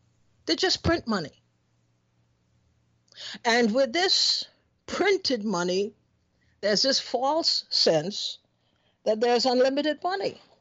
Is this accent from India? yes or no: no; Trinidad & Tobago; Look, I come from Trinidad, as you know, and since I was a kid till now